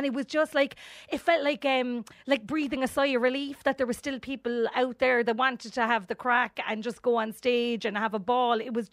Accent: Cork, Munster, Ireland; I think it's grown up here my whole life. Like my mom and dad were teachers in two big schools in Cork.

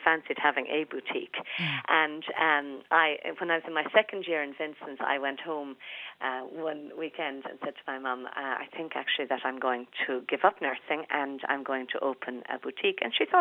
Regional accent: Tipperary, Munster, Ireland; I grew up in Tipperary Town, as you said, in the fur business. My parents had the fur shop in Tipperary Town

